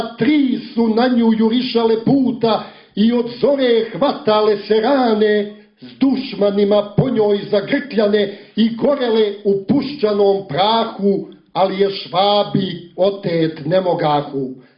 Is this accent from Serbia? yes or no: no; Uskoci, Montenegro; To vam želi … epski pjesnik rodom iz Uskoka.